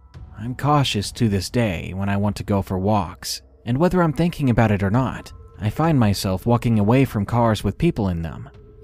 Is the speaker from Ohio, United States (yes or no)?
yes; Cincinnati, Ohio, United States; Now, I grew up in Cincinnati, so I always understood.